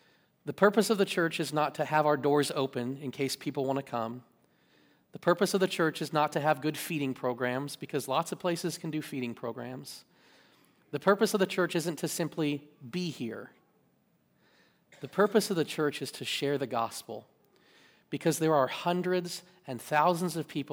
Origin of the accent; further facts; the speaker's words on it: Kansas, United States; I grew up in a rural area of Kansas. I'm originally from Kansas. My wife's from Sioux Falls, so naturally we met in Oklahoma. but I'm from a rural area in Kansas. My parents, they farm and ranch there.